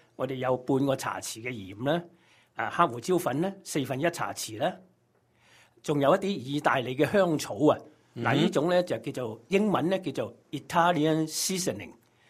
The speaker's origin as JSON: {"language": "Cantonese", "country": "China", "said": "唔同我哋中国人咧个把口咁叻嘅"}